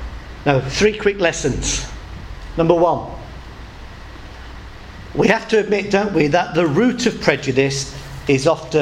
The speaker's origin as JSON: {"language": "English", "country": "United Kingdom", "said": "The fact that I'm British, no, it doesn't at all."}